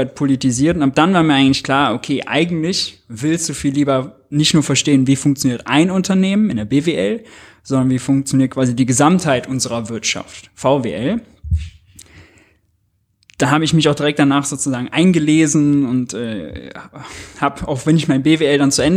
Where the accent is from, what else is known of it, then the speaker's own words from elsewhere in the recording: Mönchengladbach, North Rhine-Westphalia, Germany; moved away as an adult; now in Berlin, Germany; Ja, ich wohne jetzt zwar in Berlin, bin aber aufgewachsen und geboren in Mönchengladbach in NRW.